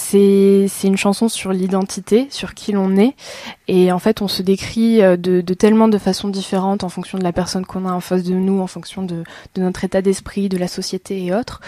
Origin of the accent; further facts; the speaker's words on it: Narbonne, Occitanie, France; et puis c'est chez moi à Narbonne